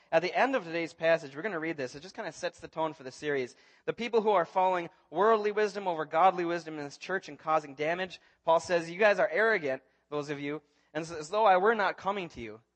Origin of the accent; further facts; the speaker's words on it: Blaine, Minnesota, United States; I grew up in Blaine, and I went to Madison Elementary just down the road.